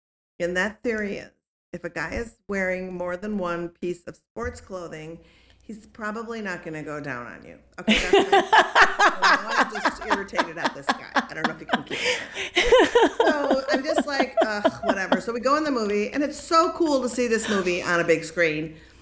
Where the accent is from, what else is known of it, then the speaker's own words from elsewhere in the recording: Minnesota, United States; And I instantly felt terrible because I'm from Minnesota.